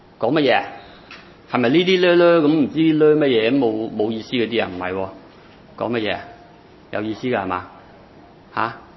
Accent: Hong Kong; 我哋香港人嘅母语就系广东话啦

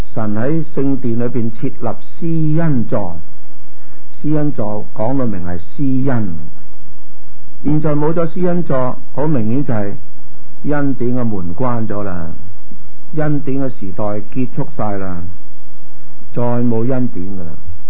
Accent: China; 啊，我哋中国人古代拜天咧，这个天代表神咧，系好合理嘅。

